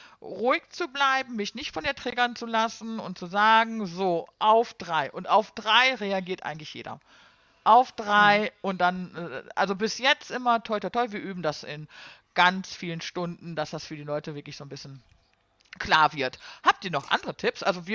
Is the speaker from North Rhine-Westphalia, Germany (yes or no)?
yes; North Rhine-Westphalia, Germany; ich bin ja auch gebürtiger Ruhrpottler